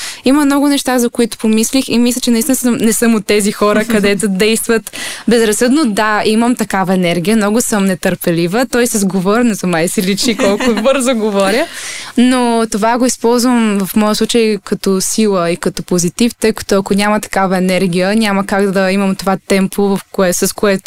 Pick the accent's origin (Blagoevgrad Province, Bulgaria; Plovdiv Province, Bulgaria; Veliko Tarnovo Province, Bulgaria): Plovdiv Province, Bulgaria; Plovdiv; now in Sofia, Bulgaria; Когато дойдох в София, тъй като аз съм от Пловдив